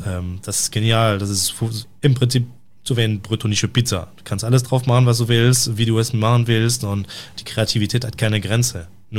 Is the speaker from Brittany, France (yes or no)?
yes; Brittany, France; German is a second language; now in Germany; Wenn du bei mir in der Bretagne, da wo ich herkomme, frag nach einem Galette, kriegst du einen Keks